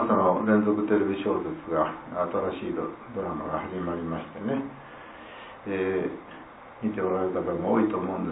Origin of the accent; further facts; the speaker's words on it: Okayama, Japan; 私はこの幸いこの岡山に生まれて岡山におります。まあちょっとわずかな間岡山市におりましたけどね、学生以外ね、今はこの落とし間におります。